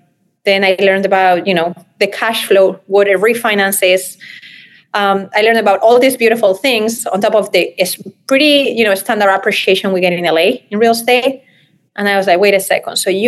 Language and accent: English; Spain; I'm from Spain and the way I was raised, I'm just very genuine and passionate about everything I do.